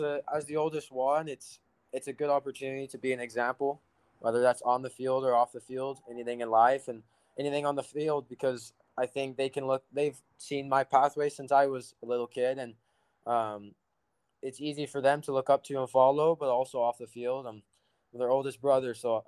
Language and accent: English; Keller, Texas, United States; I grew up in the Fort Worth, Keller area, so that's a solid drive to Frisco